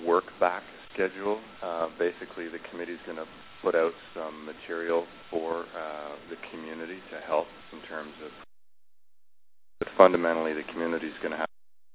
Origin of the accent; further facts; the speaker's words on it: Canada; Well, you know, I'm typically Canadian